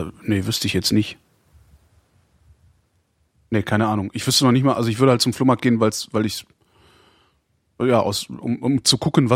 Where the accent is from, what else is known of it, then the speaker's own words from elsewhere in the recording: Rhineland, Germany; weil ich komme ja aus dem Rheinland.